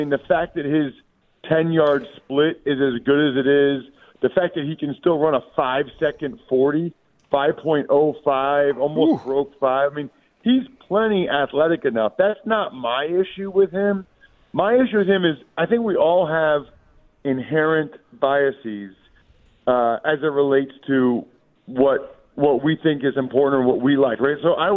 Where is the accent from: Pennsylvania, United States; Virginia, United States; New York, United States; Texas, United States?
Pennsylvania, United States; So I know … is from my hometown